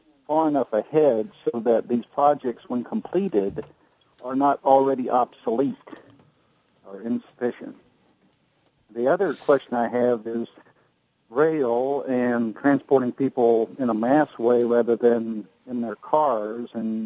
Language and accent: English; Atlanta, Georgia, United States; I come from Atlanta, Georgia, where the metropolitan area is very similar, I think, to the Northern Virginia area, which I now travel in quite frequently.